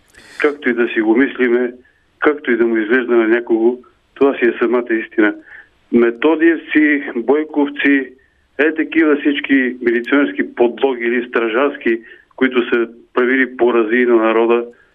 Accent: Pirdop, Sofia Province, Bulgaria; съм от Пирдоп

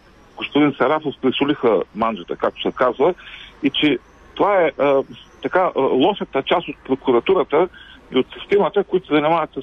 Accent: Ruse, Ruse Province, Bulgaria; съм от Русе.

